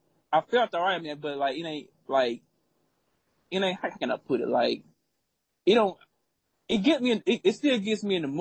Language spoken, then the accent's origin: English; Louisville, Mississippi, United States; Yeah, it's gonna be in my hometown is called Louisville, Mississippi.